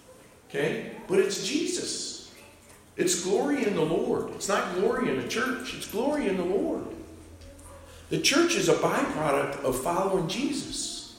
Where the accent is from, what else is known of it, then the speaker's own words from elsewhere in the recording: Michigan, United States; from Michigan like me.